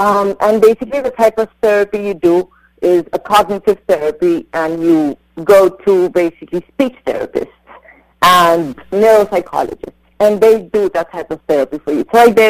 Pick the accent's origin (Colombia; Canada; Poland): Colombia; now in Westport, United States